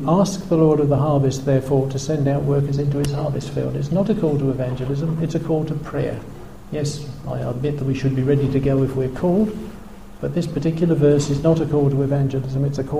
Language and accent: English; England, United Kingdom; even though I strongly believe that myself, and I'm English.